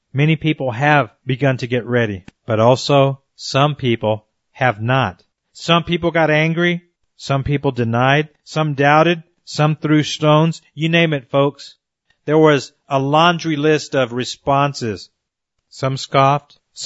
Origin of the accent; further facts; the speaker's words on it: Texas, United States; also born or lived in Colorado; I grew up in Texas in the earlier years of my life, and I remember how uncomfortable it was to be in an area full of high humidity.